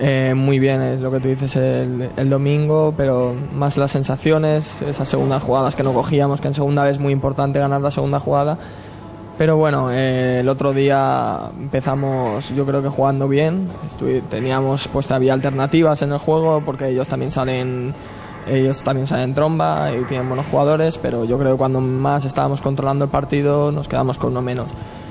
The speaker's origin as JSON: {"language": "Spanish", "town": "Valencia", "region": "Valencian Community", "country": "Spain", "said": "yo que siempre que soy de aquí, de Valencia, de la Comunidad Valenciana, pues siempre desde pequeño he seguido"}